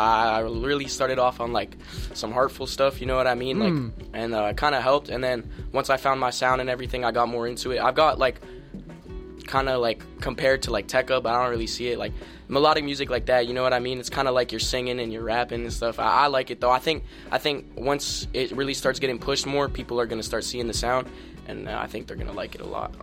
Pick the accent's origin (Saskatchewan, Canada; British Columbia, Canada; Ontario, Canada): Ontario, Canada; Well, I'm an artist from Ontario. It's a small town in Ontario.